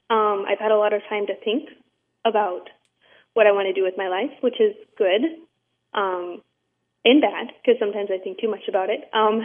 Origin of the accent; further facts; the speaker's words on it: United States; now in Senegal; They don't assume that I'm from the United States, which is kind of weird a little bit. I would assume that I was American immediately.